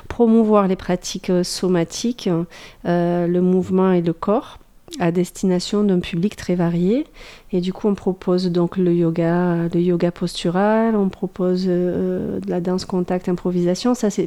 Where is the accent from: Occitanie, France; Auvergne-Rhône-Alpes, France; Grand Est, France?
Occitanie, France; Montpellier; Eh bien, je suis montpelliéraine.